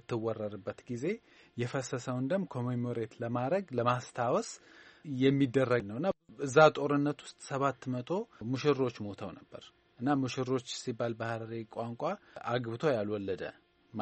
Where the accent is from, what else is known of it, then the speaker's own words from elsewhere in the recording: Dire Dawa, Ethiopia; እኔ ድሬዳዋ ነው ያደግኩት እና ያደግኩበት ባህል የሐረሪ ባህል እና የሶማሌ ባህል ይጥ ውስጥ ነው ያደግኩት